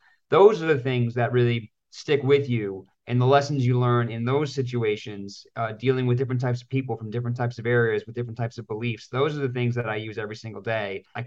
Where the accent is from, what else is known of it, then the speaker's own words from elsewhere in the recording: Lewiston, Maine, United States; Yeah, I grew up in Lewiston, and my sister was a couple years older than me